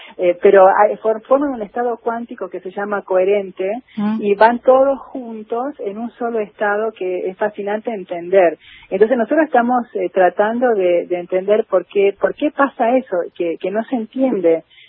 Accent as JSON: {"language": "Spanish", "region": "Jujuy", "country": "Argentina", "tie": "born or raised there", "also_born_or_lived": "Rosario", "said": "Yo nací en Rosario, pero cuando era muy chiquitita con mi familia nos fuimos a vivir a Jujuy."}